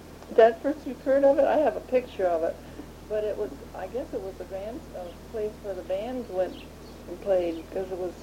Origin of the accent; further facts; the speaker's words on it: Owosso, Michigan, United States; born there; I was born in Owosso. My older sister and myself were born in Owosso, and my father worked for the was a civil engineer with the Ann Arbor Railroad